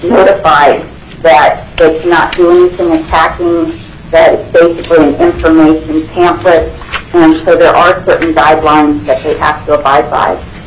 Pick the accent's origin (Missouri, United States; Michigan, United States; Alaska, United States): Alaska, United States; Delta Junction; I'm from the Delta Junction area.